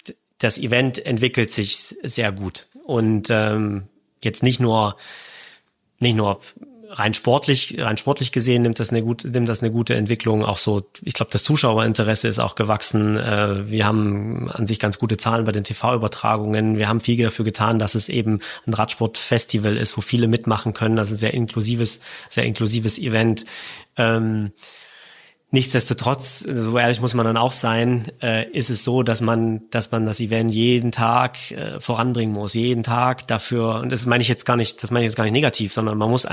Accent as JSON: {"language": "German", "region": "Saxony", "country": "Germany", "tie": "born or raised there", "said": "ich bin selber in Sachsen geboren und das ist so Heimat"}